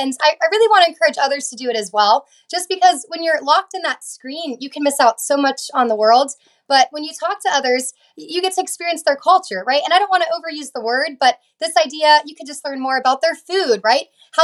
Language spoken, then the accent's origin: English; Youngstown, Ohio, United States; I grew up in Youngstown, technically okay. Boardman, small town, but kind of near Cleveland. So LeBron James grew up near my hometown.